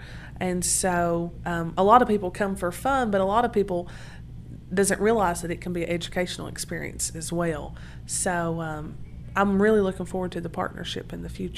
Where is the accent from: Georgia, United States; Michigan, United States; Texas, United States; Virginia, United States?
Virginia, United States; St. Paul; because I'm from St. Paul, Virginia, and we've looked at all of our lives